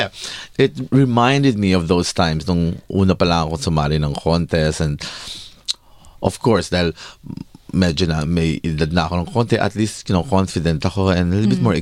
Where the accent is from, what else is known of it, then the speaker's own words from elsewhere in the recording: Melbourne, Victoria, Australia; Balit, pareho kami taga Melbourne.